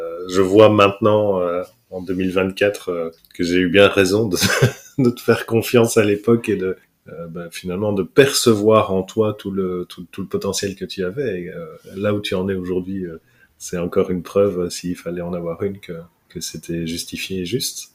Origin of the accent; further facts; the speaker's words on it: Belgium; Donc, effectivement, je suis belge, hein, vous l'avez compris.